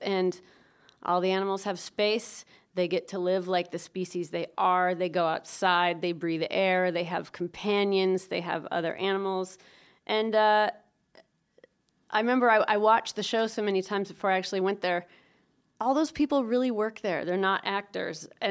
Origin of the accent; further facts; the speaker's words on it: Pacific Northwest, United States; I'm from the Northwest, and I hadn't spent any time there in probably over 15, 20 years.